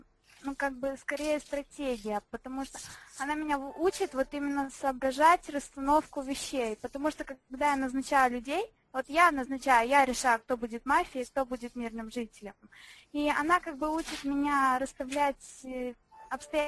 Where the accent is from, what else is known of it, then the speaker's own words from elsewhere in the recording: Tiraspol, Transnistria, Moldova; Я из Тирасполя, сестра Ильи.